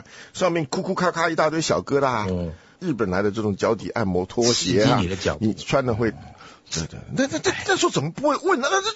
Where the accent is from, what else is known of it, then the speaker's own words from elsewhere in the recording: Taiwan; 像我们小时候在台湾这个很出名的事情嘛